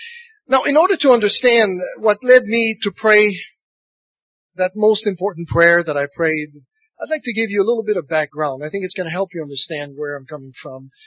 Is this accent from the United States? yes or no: no; France; accent: French; English is a second language; I've worked so hard on my English that my French accent has become, for all practical purposes, undetectable. So if I don't say where I'm from, people can't guess.